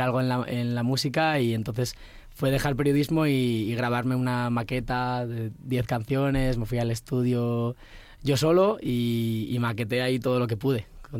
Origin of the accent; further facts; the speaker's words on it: Zarautz, Basque Country, Spain; moved away as an adult; now in Asturias, Spain; No, me fui de Zarauz, de mi pueblo del País Vasco, a Bilbao, que está como a una hora. Y me fui allí a vivir